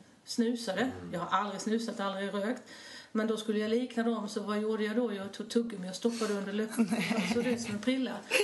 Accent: Halmstad, Halland County, Sweden; Ja, alltså jag är född och uppvuxen i Halmstad

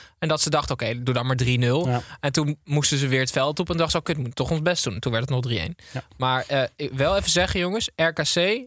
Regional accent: Friesland, Netherlands; Wij zijn Friezen, we hebben een volkslied, wij zijn Friezen, een apart land.

